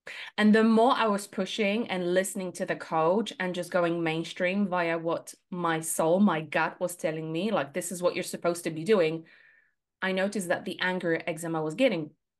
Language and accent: English; Poland; English is a second language; So I'm originally from Poland.